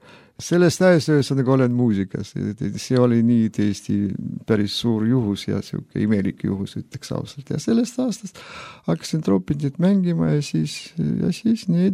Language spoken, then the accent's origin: Estonian; Kohtla-Järve, Ida-Viru County, Estonia; Pärit ma olen Ida-Virumaalt Kohtla-Järvelt